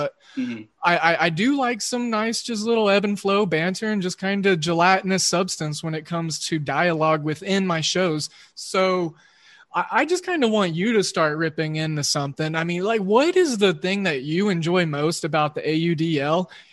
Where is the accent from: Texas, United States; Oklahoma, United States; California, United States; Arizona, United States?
Oklahoma, United States; like you, I'm a Midwesternite and I grew up in Oklahoma watching WGN